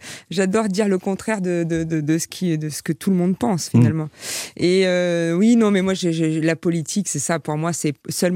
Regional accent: Toulon, Provence-Alpes-Côte d'Azur, France; now in Paris, France; moi, j'ai quitté Toulon, j'ai quitté la mer, j'ai quitté le soleil pour vivre à Paris, dans cette belle ville que j'adorais

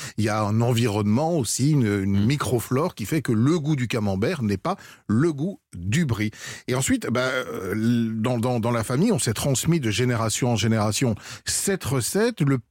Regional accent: Belgium; Non, je suis belge.

